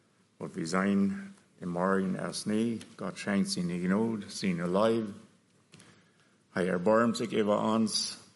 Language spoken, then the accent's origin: German; Belize; also born or lived in Durango, Mexico / Mexico; Und geboren bin ich auch in Durango. Und mit 5 Jahren, der Mess saß, trug ich mal nach Belize. Und dann habe ich dort 7 Jahre gewohnt, in Belize. Und da sind meine Schuljahre da gewohnt.